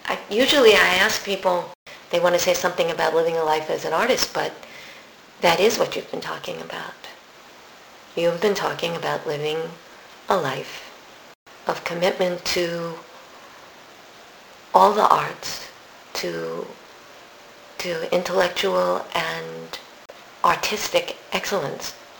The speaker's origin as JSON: {"language": "English", "town": "New York City", "region": "New York", "country": "United States", "tie": "born or raised there", "said": "I had that, too. And I grew up in New York City."}